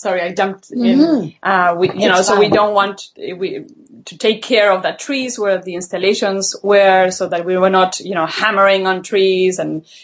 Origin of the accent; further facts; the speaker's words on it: Argentina; English is a second language; I'm originally from Argentina